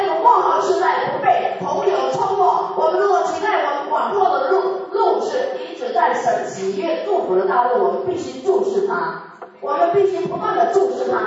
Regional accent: China; 就好像我们中国人的年历跟西洋历也不一样

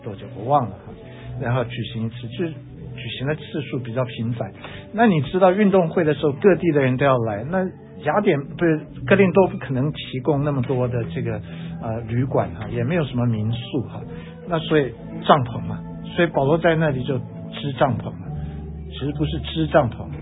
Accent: Taiwan; 因为我们台湾人不太感恩啊

